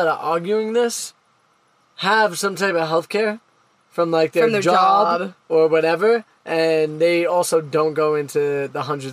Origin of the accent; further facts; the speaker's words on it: United States; Me being the American in this relationship, I was like, whatever, it is what it is.